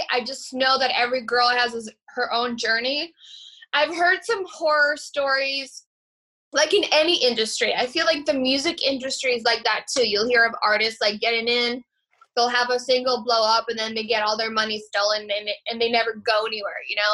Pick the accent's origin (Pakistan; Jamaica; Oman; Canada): Canada; Toronto, Ontario; also born or lived in Ukraine; now in United States; So I'm Ukrainian born. A lot of people don't know that. They think I'm Ukrainian born, but I grew up in Toronto, Canada, 416. I'm Canadian by nationality, and then I was lucky enough to become American back in 2013.